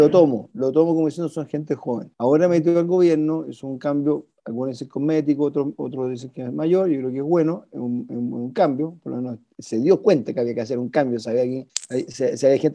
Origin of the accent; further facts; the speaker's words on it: Chile; los que vamos a sufrir somos los chilenos.